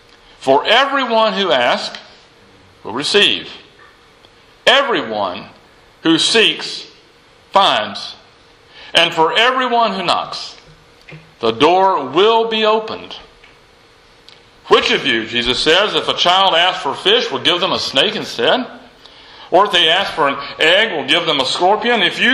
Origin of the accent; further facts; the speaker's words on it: Asheville, North Carolina, United States; near my hometown of Asheville.